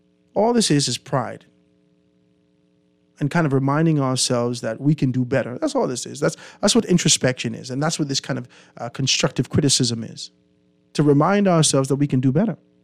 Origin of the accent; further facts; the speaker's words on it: Bahamas; I'm online a lot, and many times when I tell people I'm from the Bahamas, they have never heard of it.